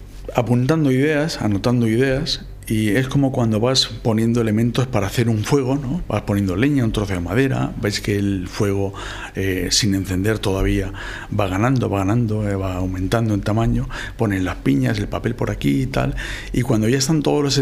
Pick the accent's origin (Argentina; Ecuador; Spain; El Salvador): Spain; Silla, Valencian Community; yo soy de Silla y en Valencia